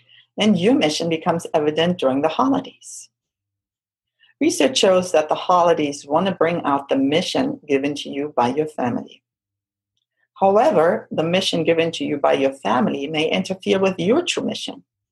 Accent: Germany; I grew up in Germany

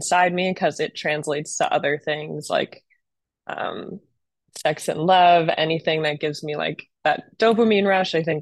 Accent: New Jersey, United States; now in Philadelphia, United States; I'm from Jersey. Now I'm in Philly.

